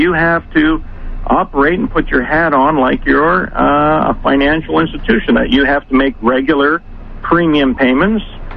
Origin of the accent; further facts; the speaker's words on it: Canada; now in United States; I'm Canadian as well, but then moved to the United States and was first introduced to it in the United States.